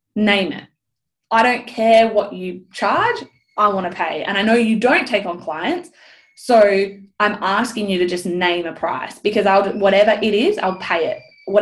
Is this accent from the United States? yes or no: no; Australia; This is all Australian numbers. I'm not US, I'm Australian.